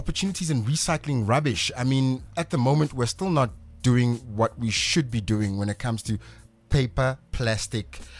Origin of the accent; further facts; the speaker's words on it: South Africa; And it's frustrating as a South African to see this